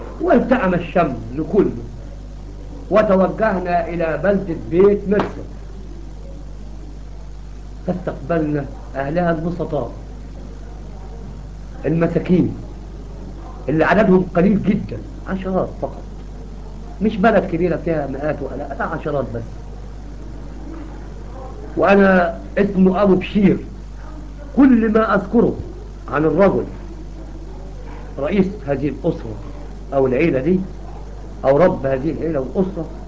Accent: Egypt; بنحب الفول والطعميه ما احنا مصريين بقى

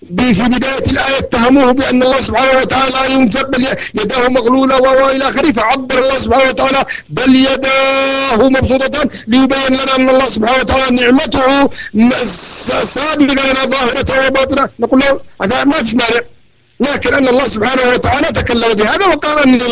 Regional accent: Yemen; ولذلك الآن توجد عندنا في اليمن وغيرها يعني حرب شعواء

